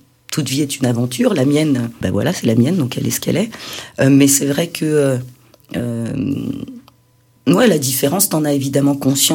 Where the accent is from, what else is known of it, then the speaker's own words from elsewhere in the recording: Brest, Brittany, France; j'ai grandi à Brest, hein, et que j'étais d'origine indienne, maintenant je suis d'origine algéro-irakienne